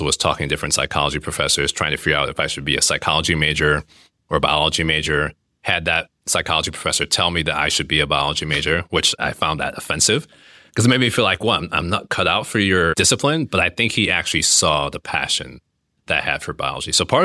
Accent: Atlanta, Georgia, United States; Like, you know, growing up in Atlanta, one of my idols, Dominique Wilkins.

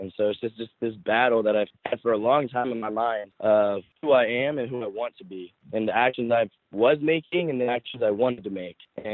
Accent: Southern United States, United States; It's been really crazy because growing up in the South, everyone's pretty judgmental with that aspect.

